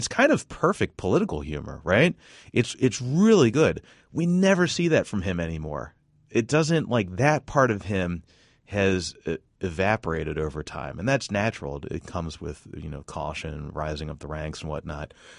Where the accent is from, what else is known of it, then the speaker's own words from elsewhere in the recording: Baltimore, Maryland, United States; now in Indianapolis, United States; I grew up in Baltimore, and you know, people from Baltimore don't go down to D.C.